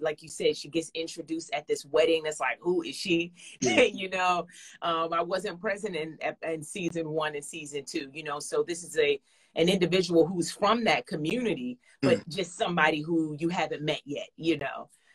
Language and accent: English; Philadelphia, Pennsylvania, United States; I grew up in Philly. I know the hood.